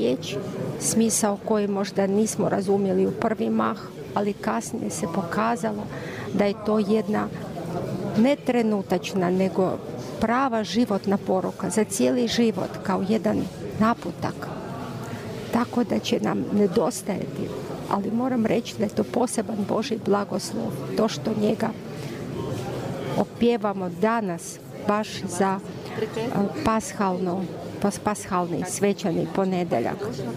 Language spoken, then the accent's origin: Croatian; Russia; now in Zagreb, Croatia; Iz Zagreba, ali ja sam Ruskinja, da, evo, tako, živim tu dosta dugo.